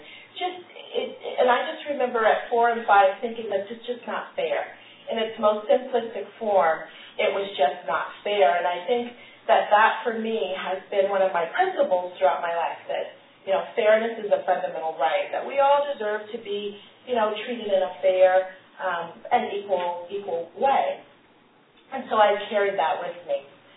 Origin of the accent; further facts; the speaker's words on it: Mobile, Alabama, United States; born there; I was born in Mobile, Alabama, and as the fifth of six children.